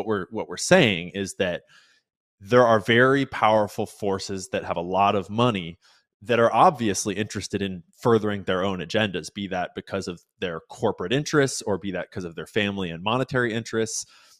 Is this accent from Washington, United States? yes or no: yes; Washington, United States; I grew up in Washington, the son of two teachers. I was raised left and voted left and thought left my whole life without even thinking about it.